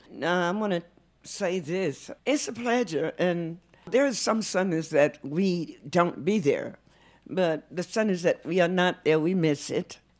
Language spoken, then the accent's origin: English; Jackson, Mississippi, United States; born there; also born or lived in Louisiana; I was born in Jackson, Mississippi, and I came to AMET.